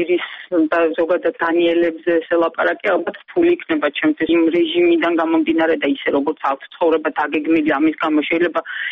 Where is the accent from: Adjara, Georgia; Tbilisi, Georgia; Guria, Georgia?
Adjara, Georgia; moved away; თუმცა მართალი გითხრათ, მე თუ აჭარელი ვარ